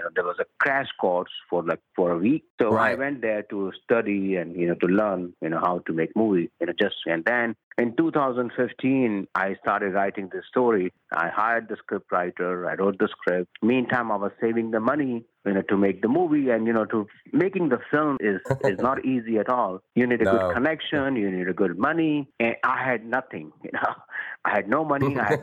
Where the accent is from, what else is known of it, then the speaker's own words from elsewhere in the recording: India; Yes, I was born and raised in India.